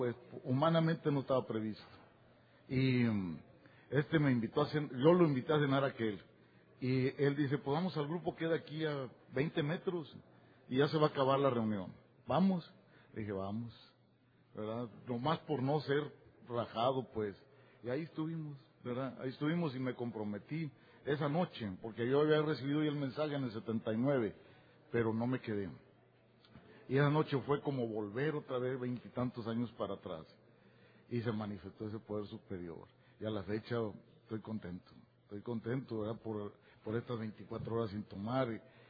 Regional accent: Durango, Mexico; soy alcohólico y adicto y vengo de Durango, México.

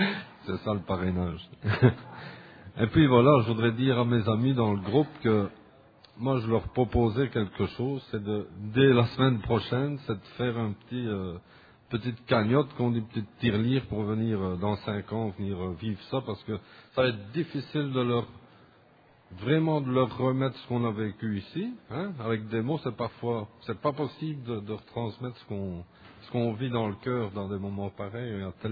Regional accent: Belgium; Je suis belge, mais moi j'ai un parrain ici à Montréal.

